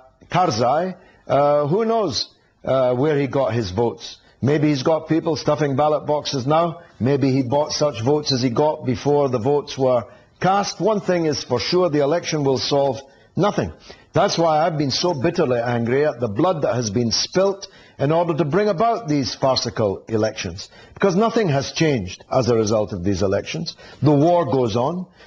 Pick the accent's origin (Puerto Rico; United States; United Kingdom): United Kingdom; I am one. I am British myself